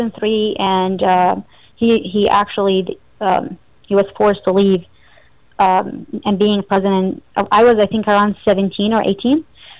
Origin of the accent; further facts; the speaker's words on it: Iraq; And pretty much I was born and raised in Iraq, and my family, majority of them still in Iraq, and some have left or were forced to leave.